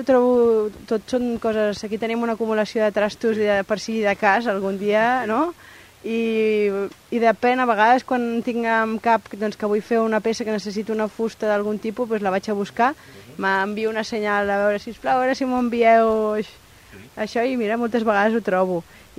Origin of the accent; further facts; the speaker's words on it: Badalona, Catalonia, Spain; jo sóc de Badalona i com saps tu hem sigut ben veïns sense conèixer-nos